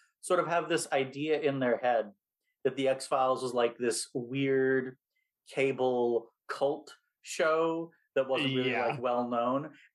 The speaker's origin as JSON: {"language": "English", "region": "Alaska", "country": "United States", "tie": "born there", "lives_now": "Connecticut, United States", "said": "I live in Connecticut, but I was born in Alaska, and I was in Anchorage visiting my father over the summer because my parents were divorced"}